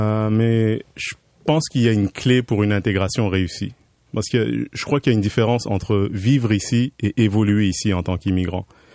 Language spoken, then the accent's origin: French; France; born there; also born or lived in Africa; Je suis né en France. J'ai vécu un peu partout en Afrique grâce au travail de mes parents.